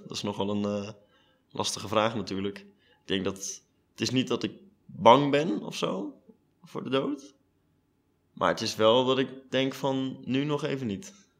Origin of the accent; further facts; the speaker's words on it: Zwijndrecht, South Holland, Netherlands; Ik ben 20 jaar en ik kom uit Zwijndrecht.